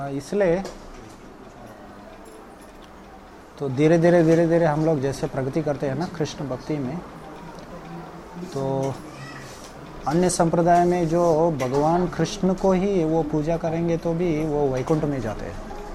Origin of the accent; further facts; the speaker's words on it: Belgaum, Karnataka, India; मैं और मूलतः बेलगम से हूँ, कर्नाटक। लोग कोई बोलते हैं महाराष्ट्र में है, कोई कर्नाटक। कर्नाटक में है लेकिन मराठी ज़्यादा बोलते हैं लोग।